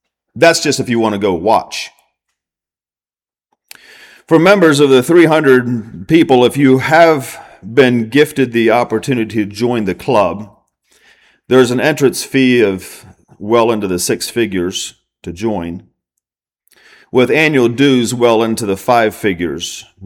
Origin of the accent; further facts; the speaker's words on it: Augusta, Georgia, United States; Not far from where I grew up in Georgia, in the town of Augusta